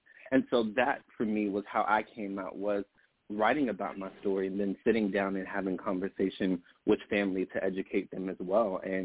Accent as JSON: {"language": "English", "region": "North Carolina", "country": "United States", "tie": "born or raised there", "said": "As I said, I am from, well, I grew up in North Carolina, but originally from South Carolina."}